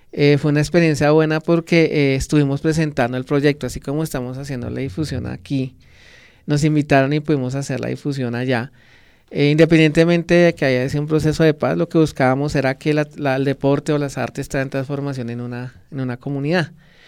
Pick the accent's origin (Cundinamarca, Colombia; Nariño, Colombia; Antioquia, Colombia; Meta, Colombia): Cundinamarca, Colombia; Soacha; Yo me crié aquí en Soacha